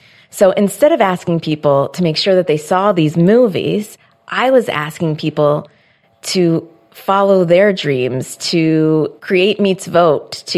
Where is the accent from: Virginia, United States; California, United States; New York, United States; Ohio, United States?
Ohio, United States; Bexley; I grew up in Columbus in Bexley.